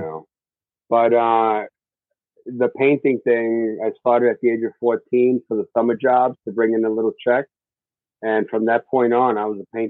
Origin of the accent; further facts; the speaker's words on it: Brooklyn, New York, United States; I was born and raised in Brooklyn I was born on 57th Street and between 3rd and 4th Avenue. And I spent 16 years of my life in that neighborhood